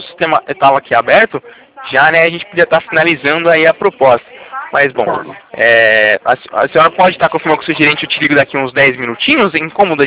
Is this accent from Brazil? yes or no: yes; Itatiba, São Paulo, Brazil; Eu sou aqui da Poupa Cred … aqui de interior, Itatiba, interior de São Paulo